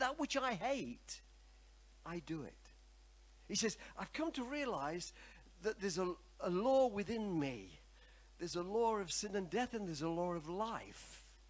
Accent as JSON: {"language": "English", "town": "Nottingham", "region": "East Midlands", "country": "United Kingdom", "moved": "yes", "said": "He come from England like I did. I came from Nottingham."}